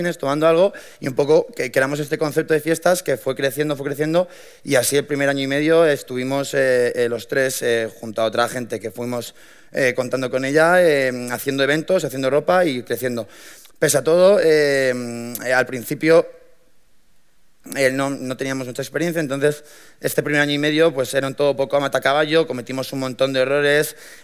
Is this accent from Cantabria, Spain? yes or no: no; Madrid, Community of Madrid, Spain; Nosotros somos 3 chavales de Madrid, de zonas distintas, muchos amigos